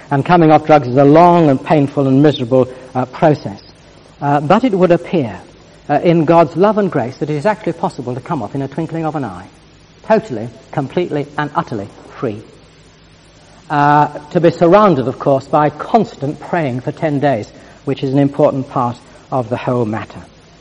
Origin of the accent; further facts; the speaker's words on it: Reigate, South East England, United Kingdom; I come from England, which was a good start. I said, well, tell me where in England. I said, I come from Reigate.